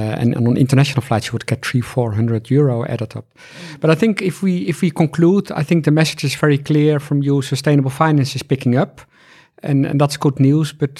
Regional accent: Netherlands; English is a second language; I'm from the Netherlands and we are discussing extending Schiphol, our airport

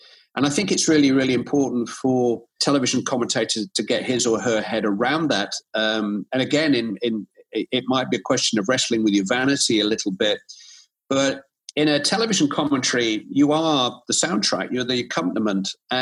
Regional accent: Bury, North West England, United Kingdom; I'm from Bury.

